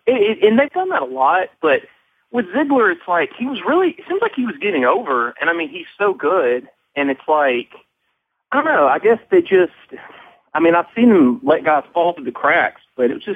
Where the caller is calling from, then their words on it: Tupelo, Mississippi, United States; Hey, Brian. This is … from Tupelo, Mississippi.